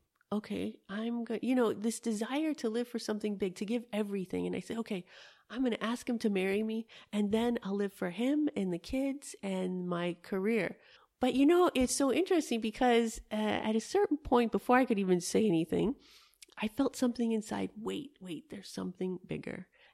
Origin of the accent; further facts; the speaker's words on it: New Orleans, Louisiana, United States; I grew up in New Orleans, and so in college, I said, if I graduate with honors, that's something big.